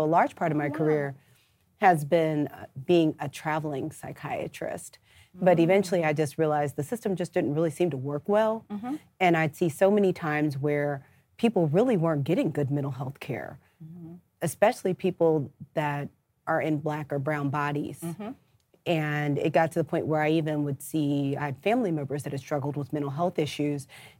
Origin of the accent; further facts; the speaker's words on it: St. Louis, Missouri, United States; now in Atlanta, United States; The short version is I'm originally from St. Louis, Missouri, mm-hmm. but Atlanta is my second home. Nice. I came down here to go to Spelman College.